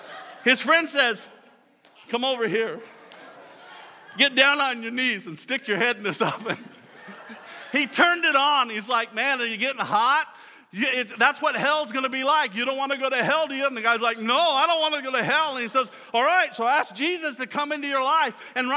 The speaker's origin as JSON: {"language": "English", "town": "Kearney", "region": "Nebraska", "country": "United States", "tie": "born or raised there", "said": "You can go back to my hometown of Kearney, and you can talk to the people who knew me back then."}